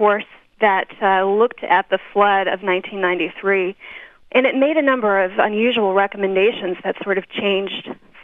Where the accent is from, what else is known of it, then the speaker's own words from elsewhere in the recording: Marthasville, Missouri, United States; Actually, I grew up in Marthasville, Missouri, which is near the Missouri River, but my family's house was up on a high spot.